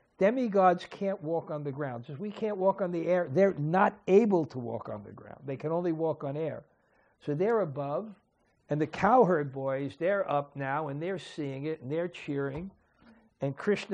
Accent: New York, United States; I know when I grew up in New York, if someone got defeated in a fight, he would never say he was defeated.

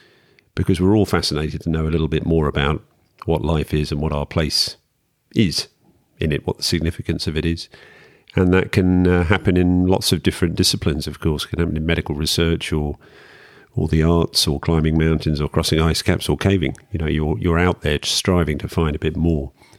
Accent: North West England, United Kingdom; moved away as an adult; now in Adelaide, Australia; He was from Yorkshire, I was from Lancashire, other side of the Pennines.

